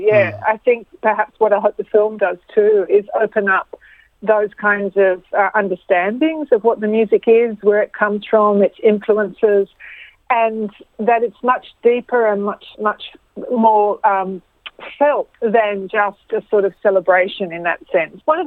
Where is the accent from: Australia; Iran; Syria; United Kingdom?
Australia; a lot of us, particularly, you know, Greek Australians have lived through